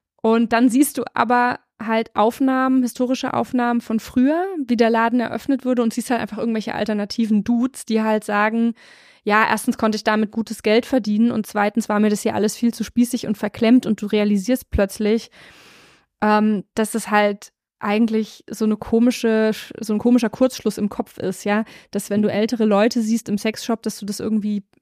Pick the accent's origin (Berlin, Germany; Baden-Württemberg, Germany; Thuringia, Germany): Thuringia, Germany; Ilmenau; Bei dir klingeln jetzt alle Glöckchen, weil ich komme aus Ilmenau